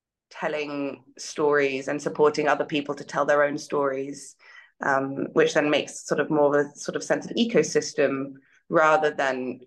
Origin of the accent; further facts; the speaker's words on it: Canada; I am Canadian and spent, you know, have lived for many years in Canada